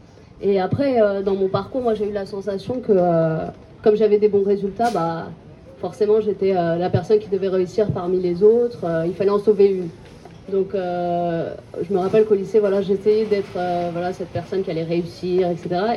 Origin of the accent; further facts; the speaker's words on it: Clichy-sous-Bois, Île-de-France, France; je viens de Clichy-sous-Bois et je suis pas la personne que vous pensez que je suis.